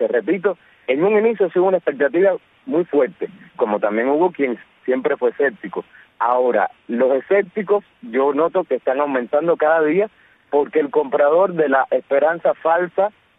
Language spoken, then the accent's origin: Spanish; Cuba